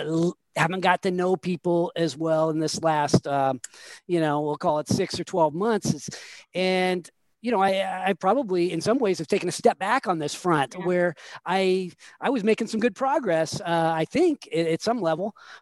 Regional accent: Sacramento, California, United States; I grew up here in the Sacramento region

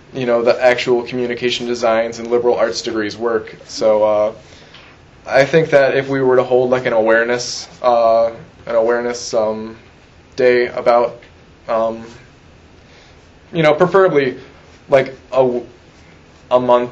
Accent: Yale, Michigan, United States; I'm from Yale.

